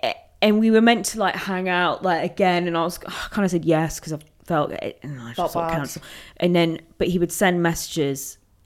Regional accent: United Kingdom; As a British person, it's the most uncomfortable.

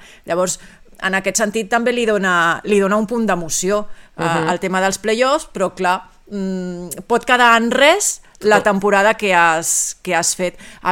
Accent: Barcelona, Catalonia, Spain; ja que jo sí que sóc de Sant Andreu.

